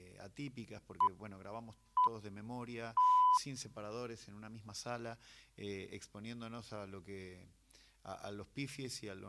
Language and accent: Spanish; Santa Fe, Argentina; las novelas de Saer justamente transcurren en el barrio de mi infancia, en el barrio Sur.